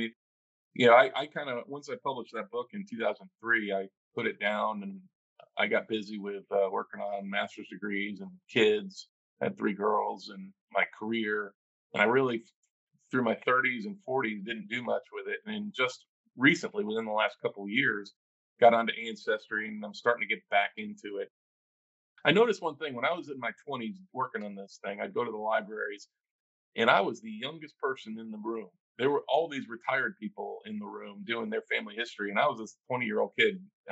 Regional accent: Saratoga Springs, New York, United States; also born or lived in Olean; Well, I was born up in Western New York, in Olean, New York. My parents went to St. Bonaventure University. My dad moved around a little bit when we were kids, but ultimately when I was in middle school, we settled down in Saratoga Springs, New York

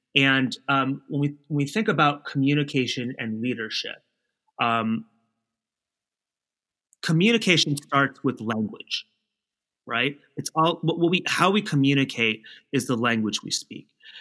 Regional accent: California, United States; I mean, I'm Chinese American. I am from California. My parents are from Taiwan. I grew up in the States.

